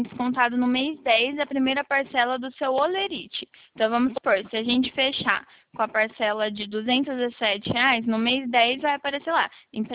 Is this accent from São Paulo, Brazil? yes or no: yes; Bauru, São Paulo, Brazil; Eu sou aqui de Bauru